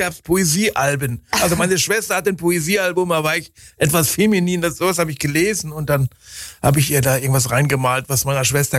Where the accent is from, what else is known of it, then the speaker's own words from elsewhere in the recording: western Germany, Germany; das waren so die Reporter, die ich hörte in Westdeutschland, wo ich herkomme.